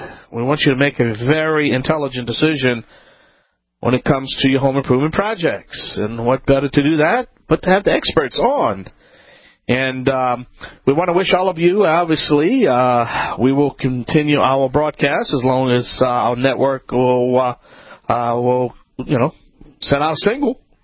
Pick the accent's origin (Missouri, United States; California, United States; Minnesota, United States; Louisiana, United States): Louisiana, United States; from the Bayou Land, the originator.